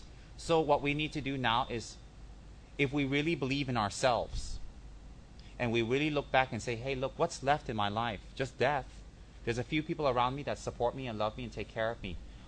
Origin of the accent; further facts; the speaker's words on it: Malaysia; And we're Malaysian in this life, but we may not be Malaysian in our next life.